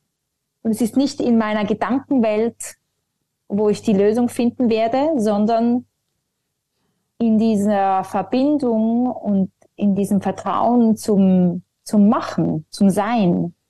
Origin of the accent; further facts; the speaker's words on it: Zurich, Switzerland; Ich bin in der Altstadt von Zürich aufgewachsen und wollte in der Natur sein.